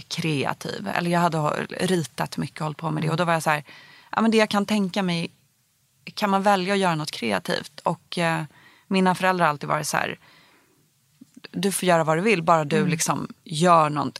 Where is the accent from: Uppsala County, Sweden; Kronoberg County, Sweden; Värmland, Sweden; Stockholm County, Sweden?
Stockholm County, Sweden; Bromma; Och jag växte upp i Bromma